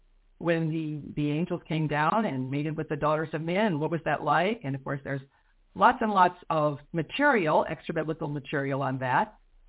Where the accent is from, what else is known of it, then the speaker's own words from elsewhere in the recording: Colorado, United States; And now I live in Colorado, my home state, involved in my church and with friends